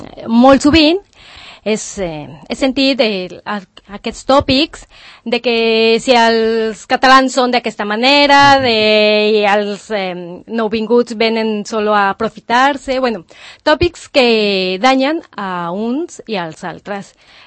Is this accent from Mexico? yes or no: yes; Guadalajara, Jalisco, Mexico; now in Spain; Mira, jo soc mexicana, jo soy de Guadalajara, México, i vaig arribar aquí